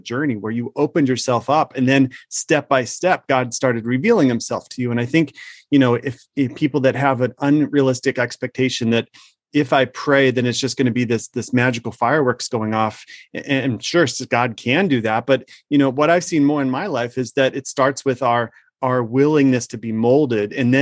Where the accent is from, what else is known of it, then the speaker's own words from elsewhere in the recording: Minnesota, United States; also born or lived in Arizona; So I didn't grow up there, but I went to the campus. It's a beautiful campus. So, but I grew up in Minnesota and Arizona, but I understand a little bit of the Italian side of the family.